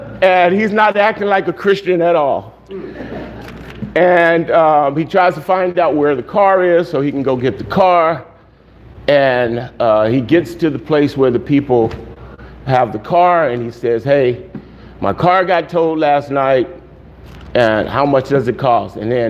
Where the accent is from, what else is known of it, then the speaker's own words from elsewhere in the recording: Los Angeles, California, United States; I'm from South Central.